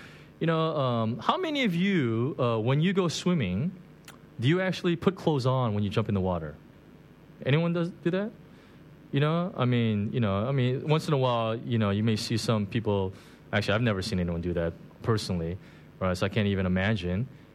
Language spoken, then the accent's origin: English; South Korea; when I was a little boy growing up in Korea